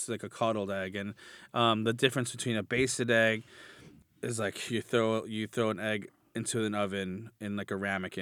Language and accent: English; Pico Rivera, California, United States; I grew up in Pico Rivera, which is about 18 miles from downtown LA.